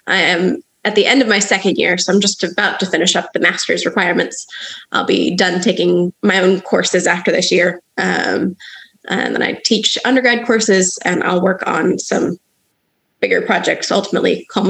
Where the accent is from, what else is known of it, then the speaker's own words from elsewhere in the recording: Washington, United States; also born or lived in Michigan; I grew up near Seattle, where it is not eternally summer. My parents moved up there just after they graduated college.